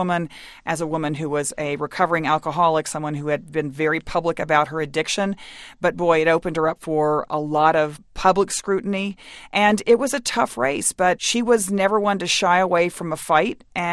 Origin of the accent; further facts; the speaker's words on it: Dallas, Texas, United States; I grew up in Dallas, Texas, which was a very conservative city at the time.